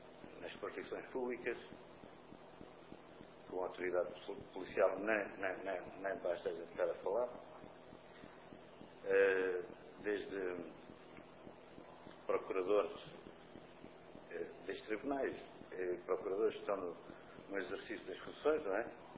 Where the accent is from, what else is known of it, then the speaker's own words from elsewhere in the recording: Portugal; nós, ciganos portugueses, ou cidadãos de etnia cigana, como quiserem chamar, somos portugueses, quer queiram, quer não, estamos inseridos na comunidade portuguesa.